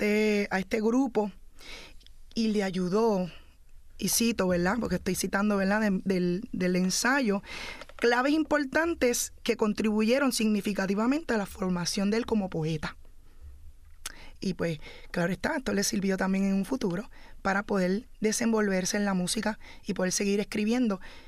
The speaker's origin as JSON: {"language": "Spanish", "country": "Puerto Rico", "said": "nuestra identidad cultural, como ¿verdad?, como puertorriqueños que somos"}